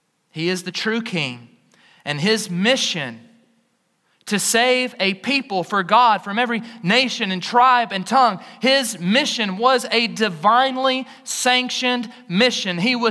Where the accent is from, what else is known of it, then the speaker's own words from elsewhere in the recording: Greensboro, Alabama, United States; I'm from Greensboro, Alabama, and I grew up on a dairy farm.